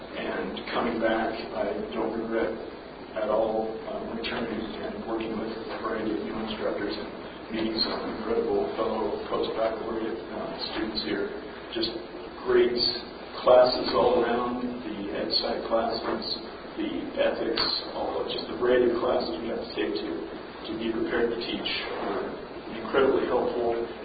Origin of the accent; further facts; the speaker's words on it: Hastings, Nebraska, United States; I'm from Hastings, Nebraska. I graduated from Hastings College, majored in history, minored in studio arts, art history.